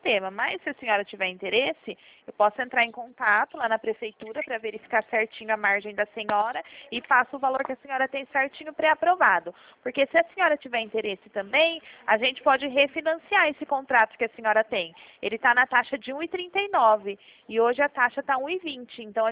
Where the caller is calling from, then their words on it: Limeira, São Paulo, Brazil; Eu falo aqui do interior de São Paulo, de Limeira.